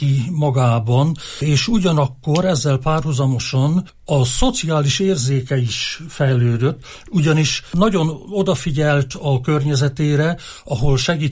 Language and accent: Hungarian; Mezőkövesd, Borsod-Abaúj-Zemplén, Hungary; én ugye mezőkövesdi vagyok születésileg, és ott nevelkedtem, és nagyon erősen éltek a jezsuita hagyományok, mert a Jézus Szíve templomban a jezsuiták vezették.